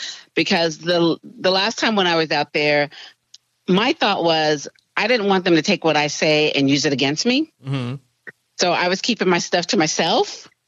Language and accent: English; West Coast, United States; he comes from New York. I come from the West Coast.